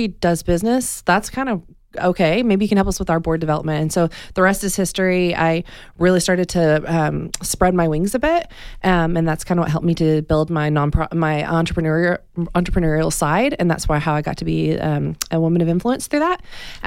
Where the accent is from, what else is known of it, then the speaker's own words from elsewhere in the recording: Texas, United States; moved away as an adult; So I was born and raised in Texas. I was there for the first 20 years of my life, 19 years of my life.